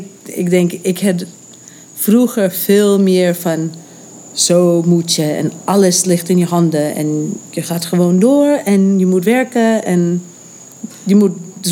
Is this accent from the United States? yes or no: yes; United States; Dutch is a second language; now in Netherlands; Als Amerikaan kan je niet zomaar blijven.